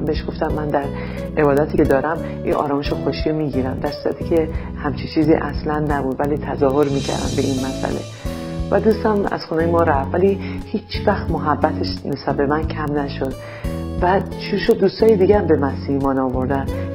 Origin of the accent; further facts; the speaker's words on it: Iran; من از یه خانواده مذهبی خیلی شدیدی هستم توی ایران و توی این خانواده بزرگ شدم